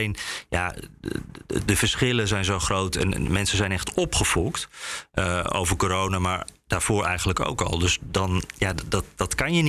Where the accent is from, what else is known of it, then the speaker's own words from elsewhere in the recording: Washington, District of Columbia, United States; Ik kom uit Washington natuurlijk.